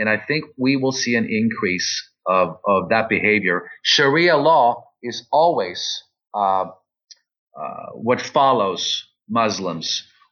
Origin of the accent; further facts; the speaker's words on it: Malmö, Skåne, Sweden; I was born in Sweden. I was born and raised in Sweden. And I grew up in a ghetto part of the city of Malmo known as Rosengård.